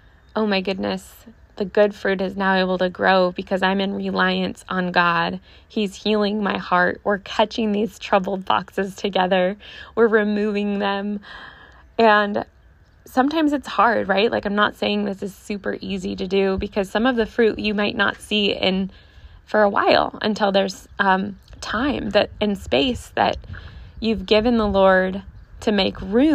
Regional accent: Pacific Northwest, United States; So we're from the Pacific Northwest, and you guys, if you're from here, you are familiar with blackberry bushes

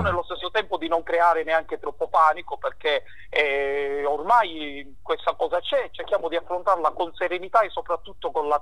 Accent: Enna, Sicily, Italy; vivo in Veneto, ma sono un siciliano puro sangue. Sono originario di Enna.

